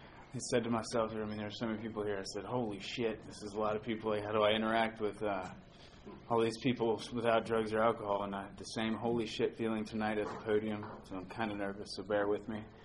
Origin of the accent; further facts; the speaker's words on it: Virginia, United States; also born or lived in Maryland / North Carolina / Boston / San Diego; I was born in Maryland. And lived there for like a month, moved to North Carolina, and then moved to Boston, lived there till I was about six, then moved to San Diego, and moved in fourth grade to Virginia